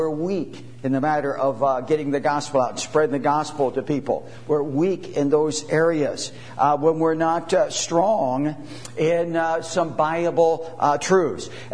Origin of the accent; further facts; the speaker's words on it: Pittsburgh, Pennsylvania, United States; born there; I was hoping they'd win too, because I was born around Pittsburgh.